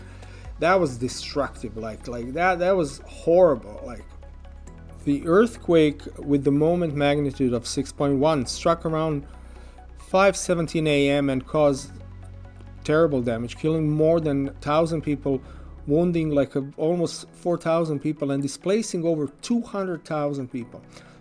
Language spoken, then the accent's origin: English; Zagreb, City of Zagreb, Croatia; English is a second language; my hometown of Zagreb has experienced multiple earthquakes throughout the history